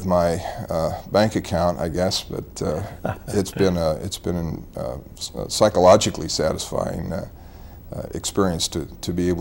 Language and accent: English; California, United States; Born and raised in California. I'm one of those few people who likes Southern California and Northern California.